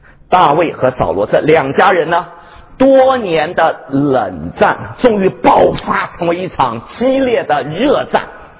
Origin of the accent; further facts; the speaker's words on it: China; 我们中国人也说了，